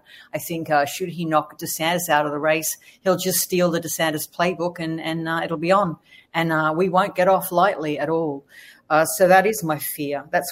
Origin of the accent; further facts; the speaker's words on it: Sydney, New South Wales, Australia; currently hosting 11 matches down under in my hometown of Sydney.